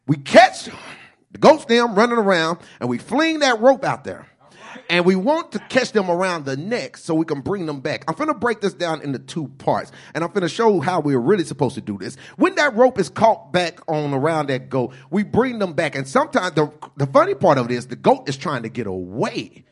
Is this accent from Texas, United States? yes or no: yes; Dallas, Texas, United States; I'm a country boy. I grew up in Dallas, but my family's from Malakoff, Texas.